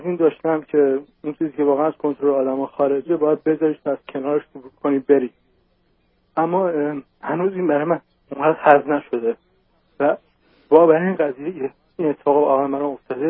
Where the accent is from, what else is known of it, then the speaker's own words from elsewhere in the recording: Iran; now in United States; من حدود 3 سال پیش از ایران به آمریکا اومدم